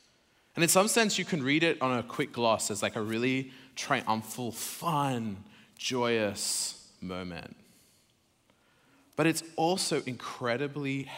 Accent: Sydney, New South Wales, Australia; also born or lived in Oxford / France; now in San Francisco, United States; I'm originally from Sydney, Australia, that's right.

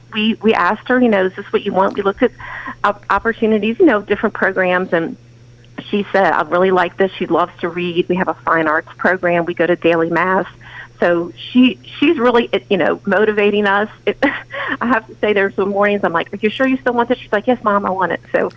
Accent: Louisiana, United States; And of course, we're from Louisiana, so we like to celebrate things.

